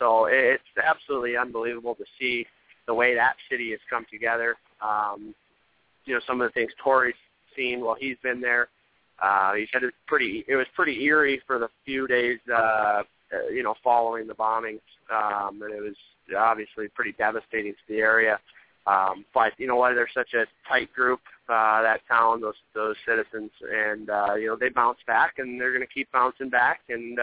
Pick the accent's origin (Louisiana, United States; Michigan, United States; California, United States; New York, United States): Michigan, United States; Detroit; Well, I'm from Detroit. I grew up a Red Wings fan.